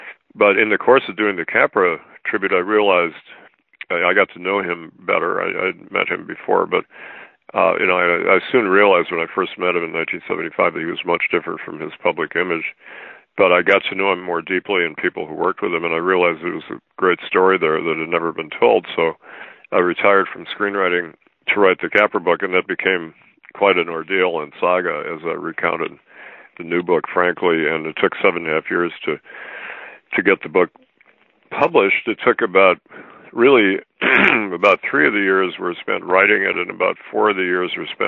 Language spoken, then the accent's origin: English; Wauwatosa, Wisconsin, United States; I grew up in Wauwatosa, Wisconsin, which is a suburb of Milwaukee.